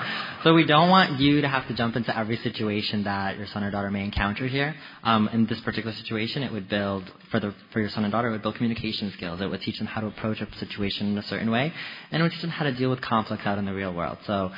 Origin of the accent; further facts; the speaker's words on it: New York City, New York, United States; I'm from New York City, and I'm a junior here at Lafayette.